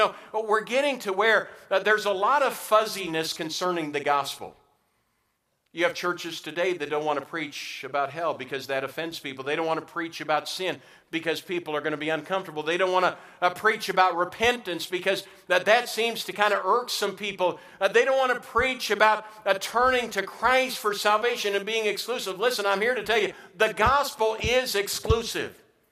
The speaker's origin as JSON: {"language": "English", "town": "New Ulm", "region": "Minnesota", "country": "United States", "tie": "born or raised there", "said": "I got saved in such a week when I was a little boy in my church growing up in New Ulm, Minnesota at First Baptist Church."}